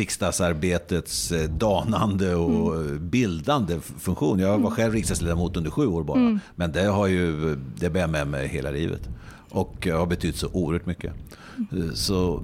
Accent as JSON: {"language": "Swedish", "region": "Örebro County", "country": "Sweden", "tie": "born or raised there", "said": "jag själv är närking. Mm. Och är uppväxt väldigt nära din ort där du fortfarande bor, Hallsberg."}